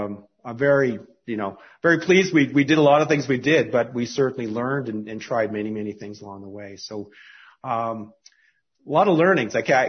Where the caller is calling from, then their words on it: Calgary, Alberta, Canada; And by the way, I'm calling from Calgary, so it's 10 a.m. It's 10 a.m. here in Calgary.